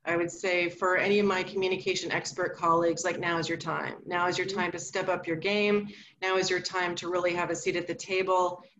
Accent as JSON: {"language": "English", "town": "New York City", "region": "New York", "country": "United States", "said": "because I am in New York City and I am a New Yorker."}